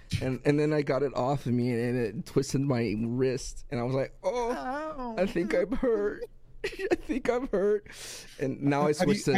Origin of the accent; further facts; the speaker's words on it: Texas, United States; NASA. I'm from Texas.